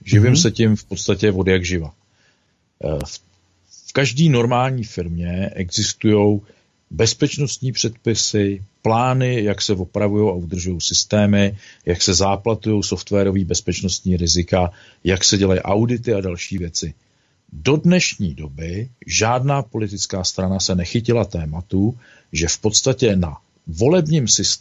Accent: Prague, Czechia; já jsem rodilej Pražák.

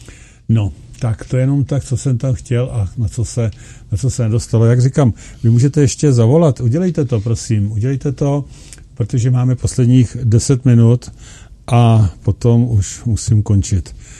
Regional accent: Plzeň, Plzeň Region, Czechia; říká, že odkud jsem, já jsem říkal z Plzně

